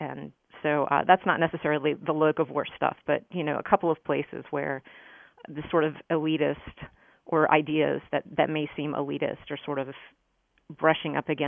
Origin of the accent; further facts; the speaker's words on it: Greensboro, North Carolina, United States; And, you know, I grew up in Greensboro. My family is from this part of the state, Western North Carolina.